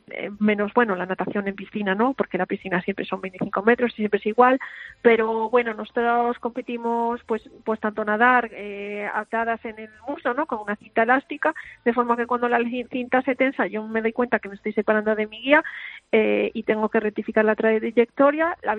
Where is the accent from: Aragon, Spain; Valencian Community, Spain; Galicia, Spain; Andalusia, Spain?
Galicia, Spain; Vigo; now in Santiago de Compostela, Spain; Sí, a ver, yo soy de Vigo, pero bueno, soy una excepción